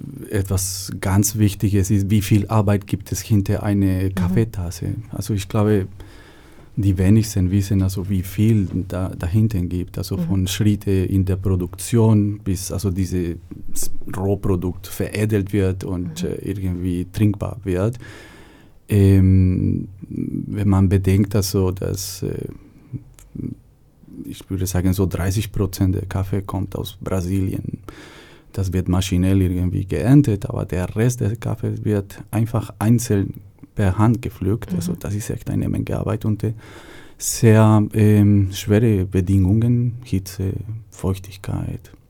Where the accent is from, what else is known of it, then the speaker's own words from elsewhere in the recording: Colombia; moved away as an adult; now in Germany; Ich komme aus Kolumbien ursprünglich. Bin ich 2002 nach Deutschland gekommen, um erneuerbare Energien zu studieren.